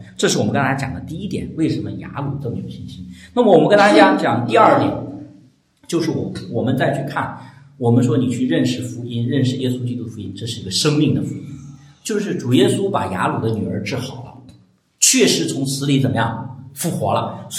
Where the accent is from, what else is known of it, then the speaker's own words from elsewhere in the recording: China; 你千万不要用我们中国人喜欢用民间宗教那些套到我们基督教里。